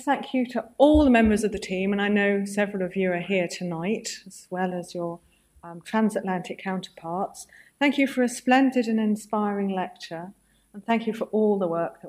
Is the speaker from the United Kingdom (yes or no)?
yes; Southport, North West England, United Kingdom; I grew up partly in Southport in the north, in the northwest.